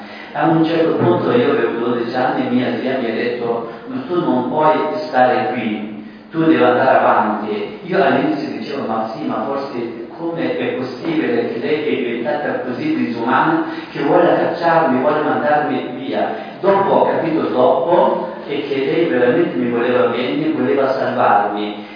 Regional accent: Afghanistan; now in Italy; Io non volevo diventare un rifugiato, io vengo dall'Afghanistan.

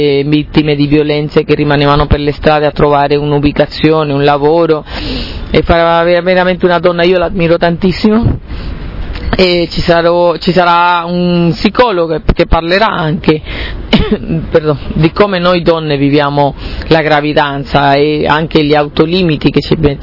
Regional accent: Venezuela; anch'io vengo dal Venezuela, che è un paese caldo.

